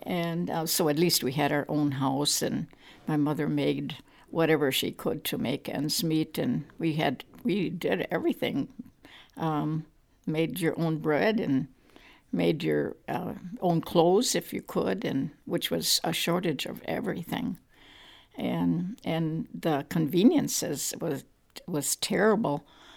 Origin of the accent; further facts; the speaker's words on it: Gorlice, Lesser Poland, Poland; Yeah, I grew up in Poland, and that was like 1935, and lived there until 1947. Ours was a village about a few miles from the middle, from the downtown, you could say, Gorlice. That was my hometown.